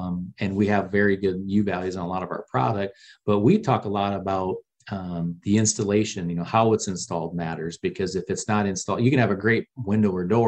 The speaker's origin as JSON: {"language": "English", "region": "Midwest", "country": "United States", "said": "I came from the Midwest, and where you've got those really cold winters"}